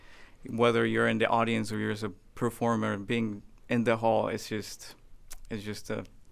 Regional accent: Colombia; English is a second language; I actually was born and raised in Colombia

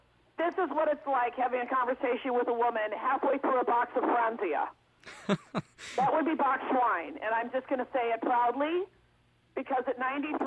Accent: Forest Park, Illinois, United States; because when I was growing up in Forest Park, Illinois, there was a magazine called Rona Barrett's Hollywood.

